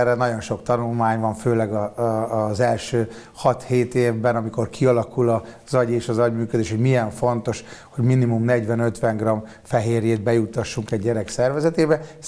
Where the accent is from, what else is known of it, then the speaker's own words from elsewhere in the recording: Hungary; És azért legyen egy kicsit jó kedvünk, hogyha magyarként gondolkodunk, a lokalizáció és a helyi élelmiszer előállítás azért most sokkal jobban előtérbe kerül